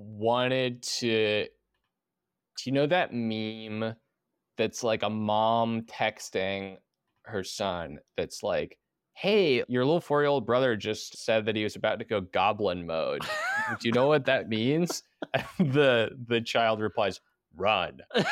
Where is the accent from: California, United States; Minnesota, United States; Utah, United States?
Minnesota, United States; I'm so Minnesotan, I felt like I couldn't just accept that as a gift.